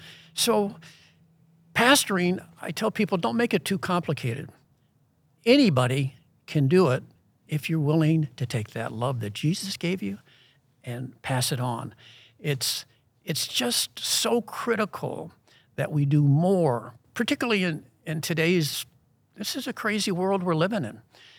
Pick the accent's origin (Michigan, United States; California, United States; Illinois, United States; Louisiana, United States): Michigan, United States; Detroit; Growing up in Detroit, Michigan, about 39 years ago, maybe a few more. But growing up in Detroit, Michigan, I grew up in a household.